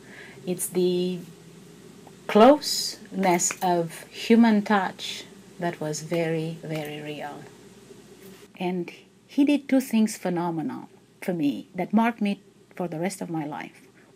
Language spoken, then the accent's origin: English; Romania; I come from Romania. I come from a communist country.